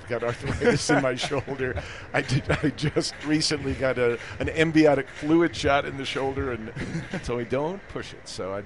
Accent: Brooklyn, New York, United States; You know, I grew up in Brooklyn. My parents were huge Brooklyn Dodger fans. I started going to games when I was 6.

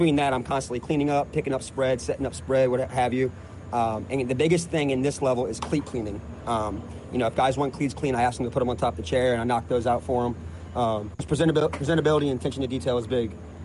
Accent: New Orleans, Louisiana, United States; I'm from New Orleans, so not too far away.

